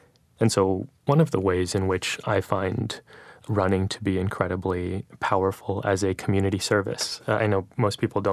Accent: New York, United States; now in Boston, United States; I'm 31 years old, and I'm from New York, New York.

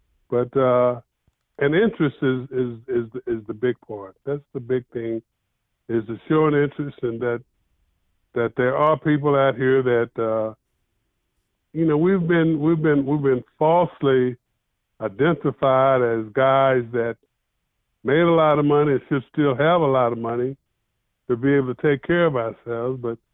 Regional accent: Texas, United States; well, I'm a Texan.

